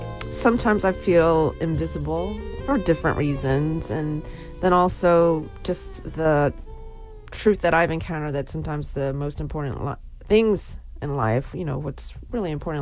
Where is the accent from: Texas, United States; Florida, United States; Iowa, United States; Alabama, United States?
Texas, United States; Houston; I'm from Houston, Texas.